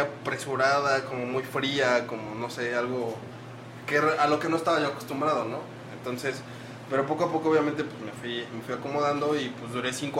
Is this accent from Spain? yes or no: no; Mexico City, Mexico; Pues regreso a México, pero regreso al DF, de donde soy, con la familia, con mamá.